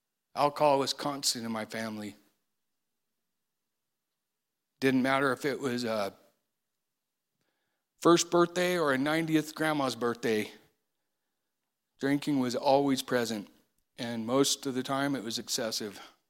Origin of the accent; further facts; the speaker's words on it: Alamosa, Colorado, United States; born there; I was born in Alamosa, Colorado in 1968. I was the baby of the family and the youngest of 10 cousins.